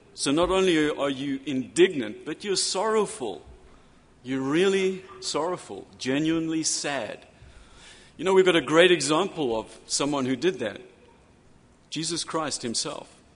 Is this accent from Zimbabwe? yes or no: yes; Zimbabwe; moved away as an adult; now in United States; I've had the experience of living in two of them before I came to America. I was born and raised in Rhodesia, which is now Zimbabwe. I was there for 20 years